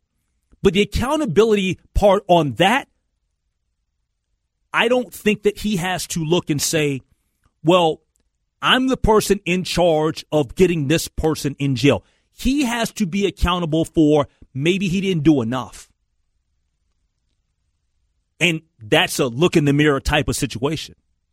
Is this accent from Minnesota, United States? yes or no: yes; Minnesota, United States; Because right now, you get the feel like, as a Minnesotan, you are under attack.